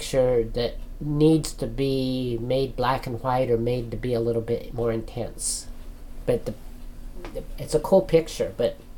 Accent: Auburn, United States; And I grew up in Auburn, where the railroads would come through there.

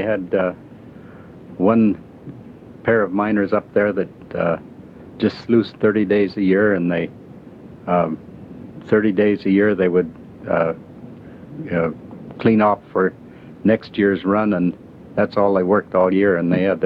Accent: Everett, Washington, United States; also born or lived in Granite Falls; I was born in Granite Falls, Washington in 1914, on the longest day of the year. And then we moved into Everett, Washington

